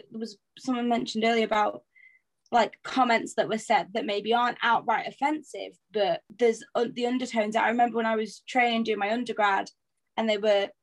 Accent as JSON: {"language": "English", "town": "Blackpool", "region": "North West England", "country": "United Kingdom", "said": "I'm from Blackpool originally"}